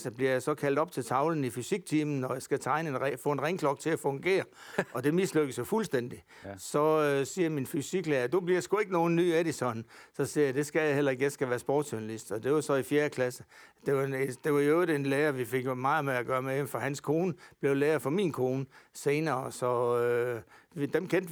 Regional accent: Jutland, Denmark; Altså, jeg er jyde som bare pokker. Og jeg føler altid det at komme hjem, når jeg kommer hjem til Jylland.

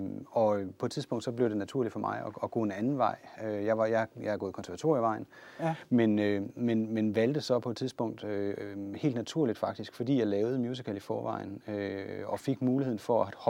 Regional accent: Central Denmark Region, Denmark; also born or lived in Jutland; jeg er født og opvokset i Vestjylland, sådan den tidlige del af min barndom. Jeg tror faktisk jeg har boet 20 steder rundt omkring i Jylland

